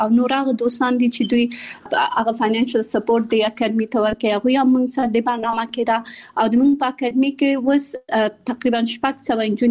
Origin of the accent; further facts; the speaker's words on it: Kabul, Afghanistan; also born or lived in Pakistan; زه په کابل کې زیږیدلې یم او خپل ابتدایي تعلیمات مې په پاکستان کې کړای او بیا ثانوي او بیرته پانتون مې په کابل کې ویلې را.